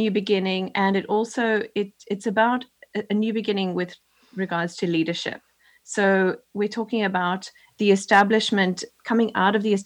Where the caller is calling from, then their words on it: East of England, United Kingdom; I'm calling from the east coast of England in the United Kingdom. So I'm way on the other side of the map